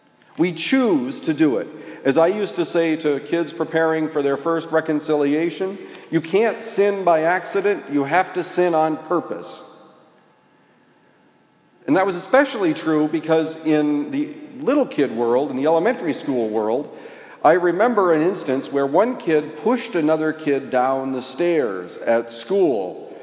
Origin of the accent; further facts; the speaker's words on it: Vermont, United States; I know that in my home state of Vermont, when fields are covered with dandelions, it's beautiful.